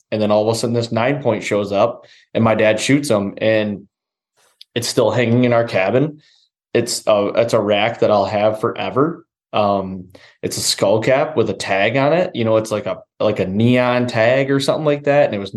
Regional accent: Michigan, United States; I'm so glad that I grew up here in Michigan.

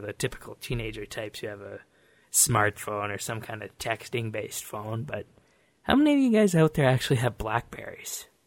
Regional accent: Alberta, Canada; I'm from Alberta here, and we talk different than the people in Ontario and BC.

